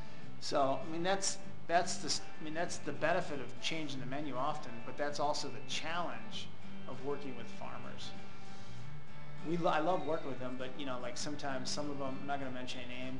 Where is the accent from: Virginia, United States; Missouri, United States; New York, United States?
Missouri, United States; St. Louis; I'm from St. Louis.